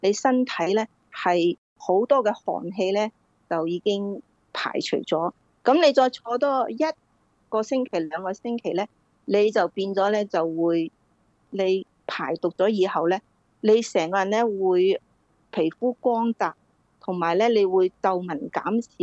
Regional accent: Guangdong, China; 同我哋广东人嘅保健身体咧

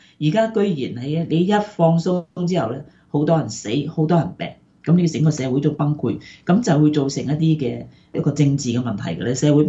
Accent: Hong Kong; 佢可能都知道我係香港人

